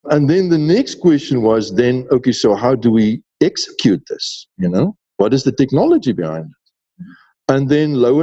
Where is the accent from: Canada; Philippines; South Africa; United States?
South Africa; also born or lived in United Kingdom; now in Kampala, Uganda; I'm originally from South Africa, so I'm African by birth. But East Africa has been my home, and Uganda is permanent home for me. I live in Uganda and Kampala for the last 10 years now.